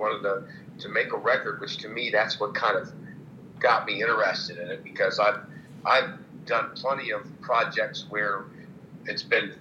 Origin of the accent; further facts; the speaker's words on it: Ohio, United States; because I'm from Ohio, so I'm only going to be driving a couple hours home.